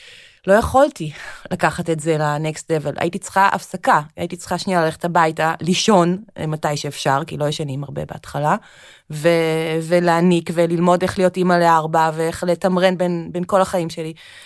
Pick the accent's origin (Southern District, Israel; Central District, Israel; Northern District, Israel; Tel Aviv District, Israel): Tel Aviv District, Israel; Tel Aviv; born there; שנולדתי בתל אביב, אני תל אביבית